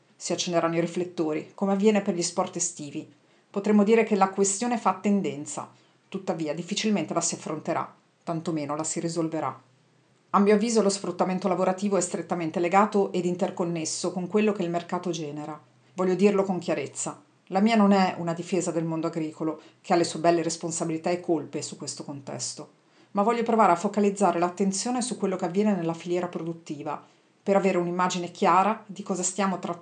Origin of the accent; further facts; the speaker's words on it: Foggia, Apulia, Italy; Sono di Foggia